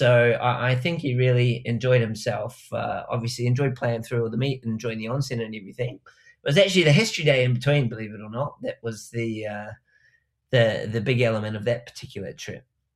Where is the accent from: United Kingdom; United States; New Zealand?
New Zealand; I'm sure listeners know that I come from New Zealand